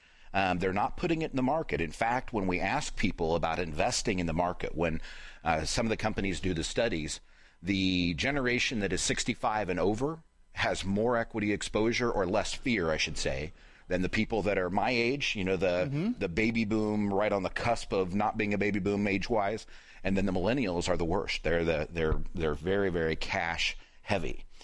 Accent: Anderson, Indiana, United States; So houses in where I live in my hometown in Anderson are moving relatively quickly.

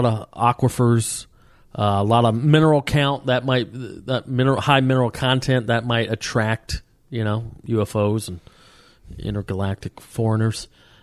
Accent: Georgia, United States; now in Southern California, United States; growing up in the South, we had a ton of mountains in North Georgia, but they were all covered with trees.

